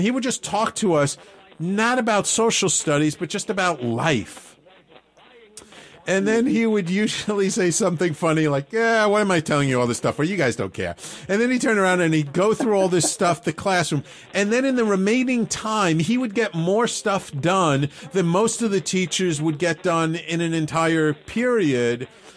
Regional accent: New York City, New York, United States; I mean, I grew up in the North Bronx

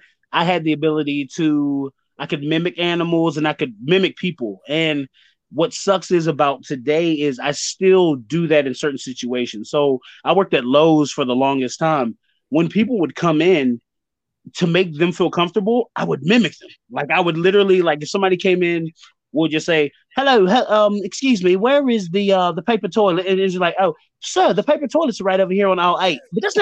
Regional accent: Zaragoza, Aragon, Spain; Yeah, born and raised in Zaragoza.

